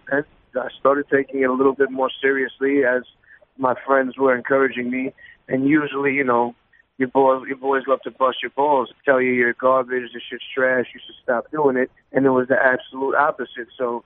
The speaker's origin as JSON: {"language": "English", "town": "Flushing", "region": "New York", "country": "United States", "tie": "born or raised there", "said": "I was a young man growing up in Flushing, Queens, come from a working class family, was always imaginative and curious and ready to do whatever"}